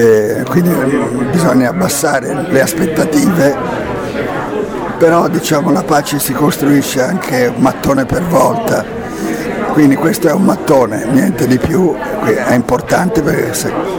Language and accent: Italian; Florence, Tuscany, Italy; sono molto contento anche come fiorentino